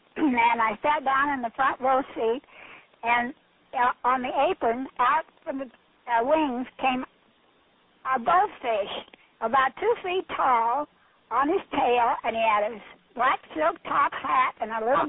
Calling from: Las Vegas, Nevada, United States; Las Vegas.

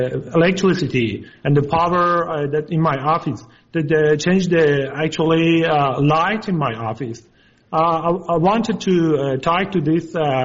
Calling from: Los Angeles, California, United States; Actually, I'm in Los Angeles.

